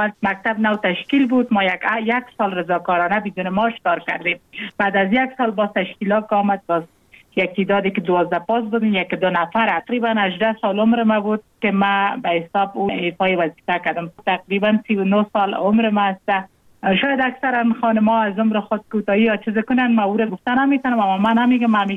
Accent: Jowzjan, Afghanistan; ما مکتب در ولایت جوزجان خواندیم، چون متولد ولایت جوزجان هستم. تحصیلات ما در امو ولایت ما به تمام رساندیم، به عروسی کردیم در ولایت لوگر

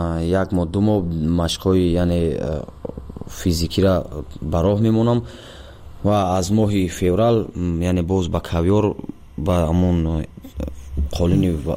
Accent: Vanj, Gorno-Badakhshan, Tajikistan; also born or lived in Dushanbe; من 1 ینوری 1993 در ناحیه ونج ولایت مقتدر کوهستان بدخشان در جماعت دهات محمد لابلویف به دنیا آمدم

